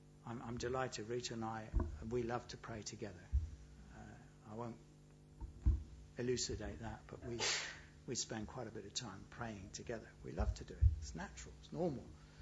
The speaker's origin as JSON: {"language": "English", "country": "United Kingdom", "said": "I suppose we're British, I'm not sure what it is."}